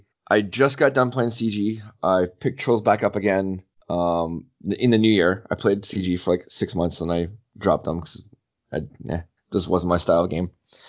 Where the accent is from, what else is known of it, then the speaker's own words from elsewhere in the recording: Canada; I'm Canadian. I live in Ontario.